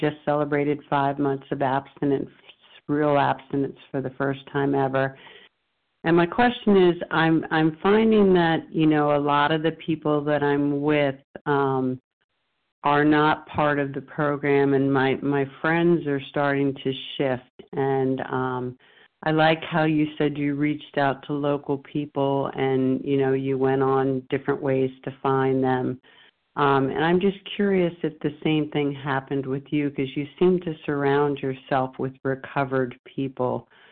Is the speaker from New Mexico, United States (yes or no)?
no; Delaware, United States; I am from Delaware.